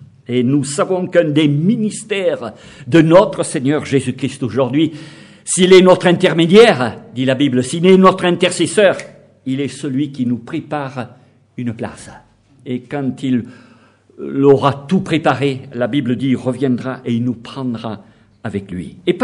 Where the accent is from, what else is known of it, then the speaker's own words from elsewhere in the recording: Toulouse, Occitanie, France; je venais de Toulouse, du sud-ouest, avec un accent particulier.